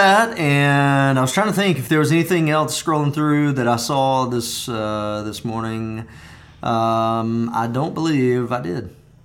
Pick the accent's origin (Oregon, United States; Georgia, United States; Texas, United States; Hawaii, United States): Georgia, United States; Albany; I will say you could pray for my hometown, Albany, Georgia.